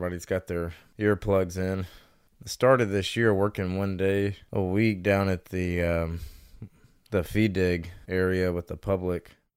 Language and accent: English; Mississippi, United States; And so it was pretty good growing up in Mississippi.